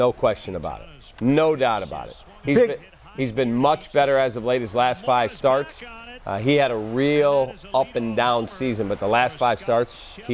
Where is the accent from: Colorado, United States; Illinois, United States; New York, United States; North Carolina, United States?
Illinois, United States; Chicago; I am more excited for this Monday night game as a Chicagoan, as a Bears fan, than I have been in a long, long time.